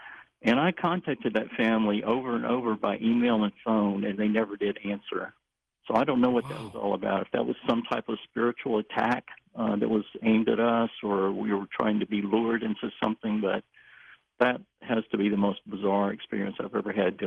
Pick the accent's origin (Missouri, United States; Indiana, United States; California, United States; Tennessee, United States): Tennessee, United States; Memphis; Well, we're all from this area. Yeah, I was born and raised in Memphis.